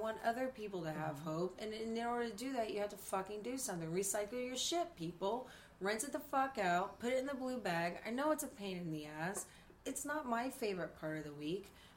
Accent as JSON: {"language": "English", "region": "the South", "country": "United States", "tie": "born or raised there", "said": "And it's not because I'm religious. It's just because I grew up in the South."}